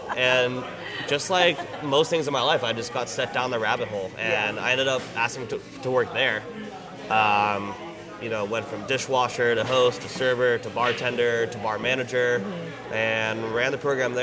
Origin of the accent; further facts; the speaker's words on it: California, United States; I mean, I grew up in Northern California, and like I grew up with the Rinaldi family, who are like kind of like Barolo, like royalty, so Italian wine.